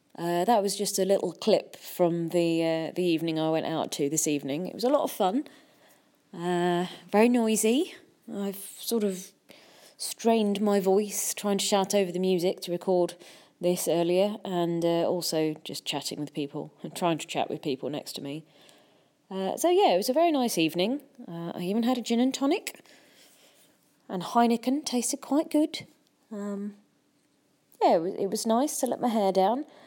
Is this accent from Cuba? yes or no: no; United Kingdom; Am I prudish because I'm British?